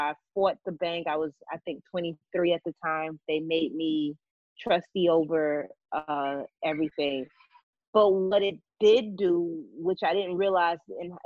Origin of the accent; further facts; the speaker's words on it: Auburn, Alabama, United States; Even as a young girl, I grew up in Alabama, Opa-locka, Alabama, Auburn, Alabama.